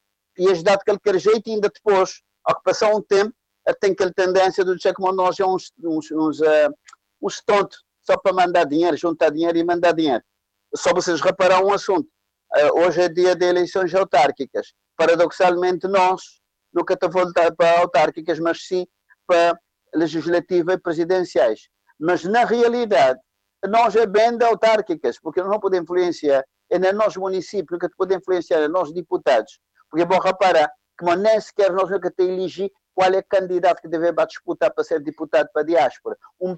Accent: Cape Verde; born there; é boa mensagem para nós que nascemos na Cabo Verde, primeiro.

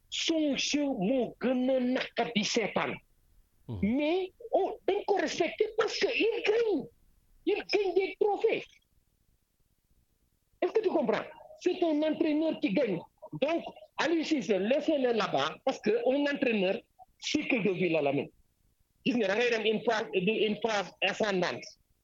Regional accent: United States; French is a second language; Moi, je suis un Américain. Nous, les Américains, c'est le résultat qui incombe.

